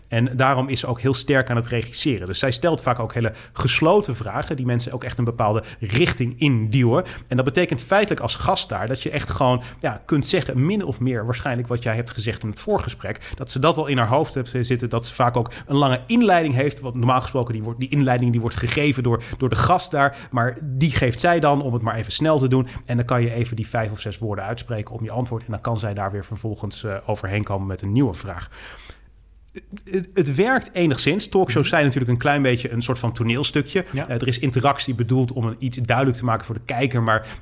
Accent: North Brabant, Netherlands; Ik kom uit Brabant. Jij niet.

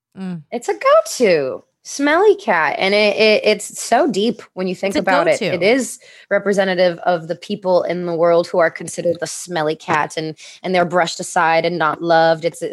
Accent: New York, United States; I grew up in New York too. My friends and I, especially the ones that I grew up with in New York, the ones that I've known since I was 13, 14, we're loud when we get together.

